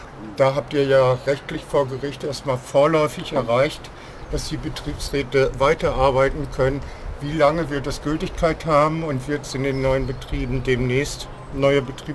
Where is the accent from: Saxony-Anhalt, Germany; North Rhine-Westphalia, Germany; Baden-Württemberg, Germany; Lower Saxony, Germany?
Lower Saxony, Germany; Hanover; Und ich als Hannoveraner finde das natürlich auch schade, dass das alte Gildebrauhaus in der Form gar nicht mehr geben wird.